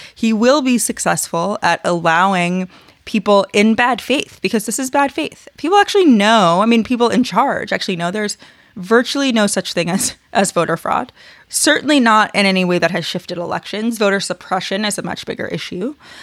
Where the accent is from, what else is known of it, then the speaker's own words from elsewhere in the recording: Georgia, United States; what happened in Georgia, here in my home state, due to my county